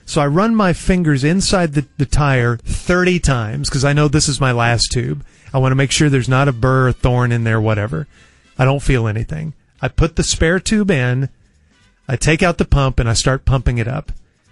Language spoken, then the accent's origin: English; Dallas, Texas, United States; And I said, no, sir, I'm from Dallas, and I'm lost, and I'm dehydrated.